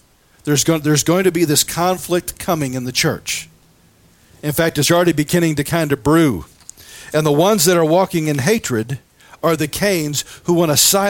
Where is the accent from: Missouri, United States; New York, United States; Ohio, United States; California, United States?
Missouri, United States; You can tell I'm from Missouri.